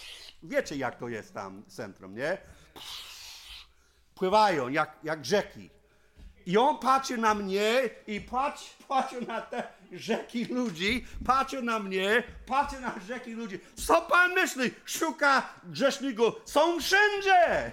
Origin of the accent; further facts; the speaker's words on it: Texas, United States; Polish is a second language; now in Poland; Ja pochodzę z Teksasu.